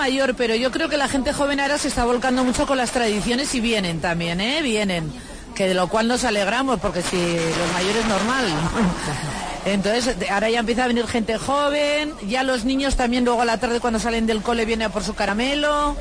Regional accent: Tafalla, Navarre, Spain; nosotros venimos de Tafalla y hemos sido carameleros de toda la vida.

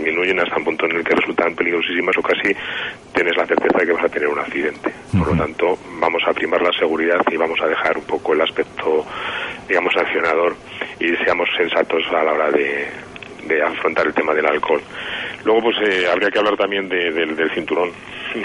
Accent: Madrid, Community of Madrid, Spain; Yo soy de Madrid e incluso tengo familia aquí en Segovia

